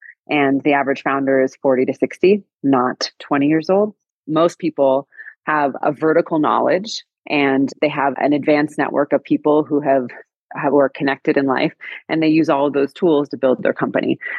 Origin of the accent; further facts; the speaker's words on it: California, United States; Well, I grew up in California, which is probably how I ended up in tech companies.